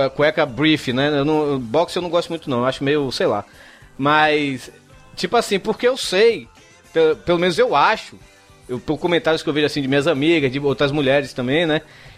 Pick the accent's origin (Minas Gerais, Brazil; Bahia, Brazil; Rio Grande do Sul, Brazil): Bahia, Brazil; Salvador; moved away; Eu morava em Salvador ainda, né? Eu sou de Salvador, né? Eu morava em Salvador ainda